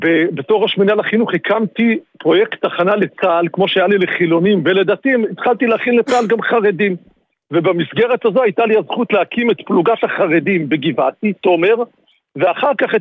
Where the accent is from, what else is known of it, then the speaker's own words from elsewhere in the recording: Jerusalem, Jerusalem District, Israel; וגם אני הגעתי בתור ילד ירושלמי